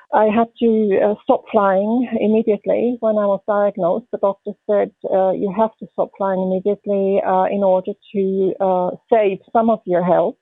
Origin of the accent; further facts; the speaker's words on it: England, United Kingdom; born there; also born or lived in Switzerland / Africa; I was born in England. My parents both flew. I went to school partially in Switzerland and partially in Africa